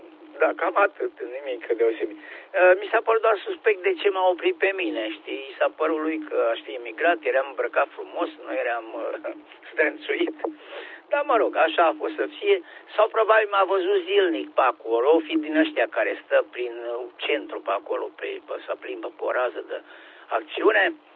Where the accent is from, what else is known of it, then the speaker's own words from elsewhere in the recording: Romania; moved away; noi eram imigranti, eram din Europa, eram din România, eram om bătrân, așa, și a fost ok